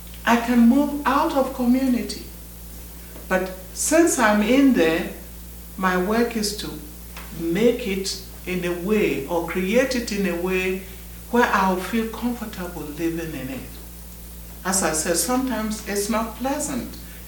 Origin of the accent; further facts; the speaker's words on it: Ghana; I'm from Ghana, West Africa.